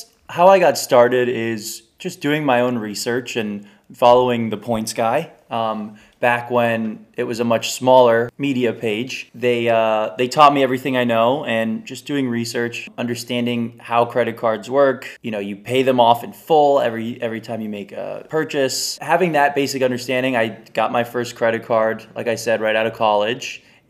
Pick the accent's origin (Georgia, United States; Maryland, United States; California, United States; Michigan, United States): California, United States; Los Angeles; Yeah, so I was born and raised in Los Angeles, went to USC